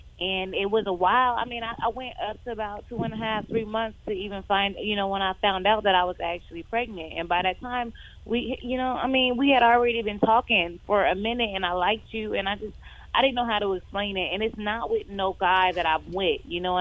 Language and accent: English; Chicago, Illinois, United States; moved away as an adult; now in Atlanta, United States; I'm originally from Chicago, but I just moved down here to Atlanta.